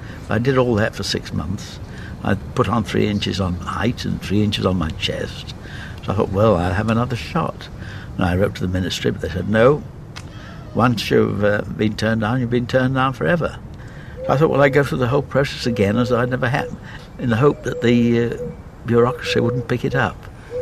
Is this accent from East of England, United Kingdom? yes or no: no; Leamington Spa, West Midlands, United Kingdom; also born or lived in Coventry; I lived there in Coventry for 9 years, went to an elementary school there, and then the family moved to Leamington Spa